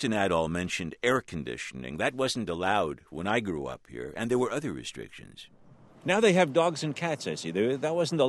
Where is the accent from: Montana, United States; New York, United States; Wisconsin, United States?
New York, United States; New York City; my hometown in the middle of Lower Manhattan